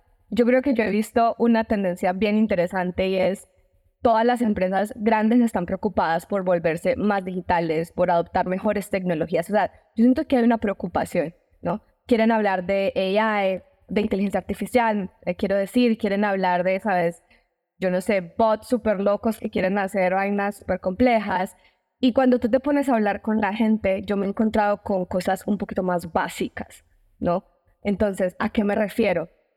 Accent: Colombia; now in Mexico; una colombiana que ahora reside en México hace muchos años.

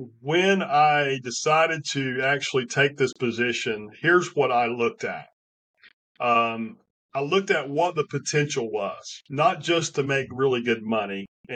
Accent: Knoxville, Tennessee, United States; You probably can't tell by my accent, but I'm originally from the Knoxville, Tennessee area, and they don't have a lot of hail there.

